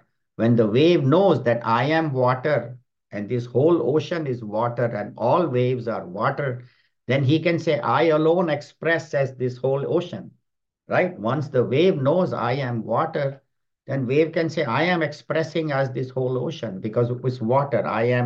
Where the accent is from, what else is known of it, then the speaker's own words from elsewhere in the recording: California, United States; So we said, "We are from California. We belong to Chinmaya Mission."